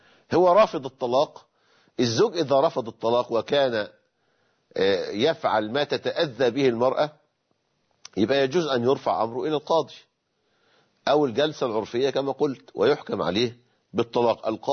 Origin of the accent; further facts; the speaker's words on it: Egypt; زي الحلاوة المولد عندنا في مصر.